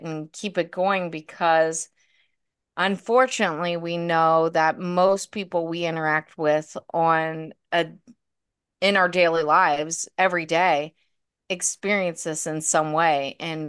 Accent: Florence, Kentucky, United States; Yeah, Florence, Kentucky. I know it's so weird because when we go on trips, they're like, "Where are you from?" And we're like, "Northern Kentucky."

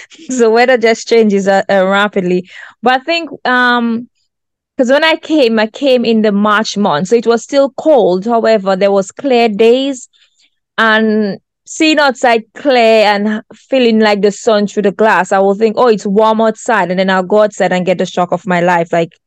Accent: Grenada; even though I may be from the Caribbean, I'm from Grenada

